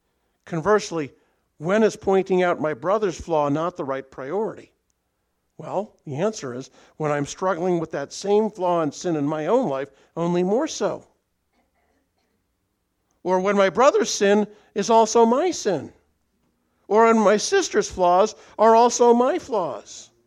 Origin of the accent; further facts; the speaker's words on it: Canada; some of you know I grew up in Canada